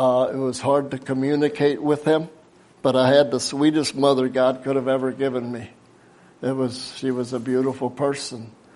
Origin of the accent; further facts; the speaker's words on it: Belleville, Pennsylvania, United States; I come from Belleville, Pennsylvania, a little small community of Amish. It's boxed in kind of with mountains.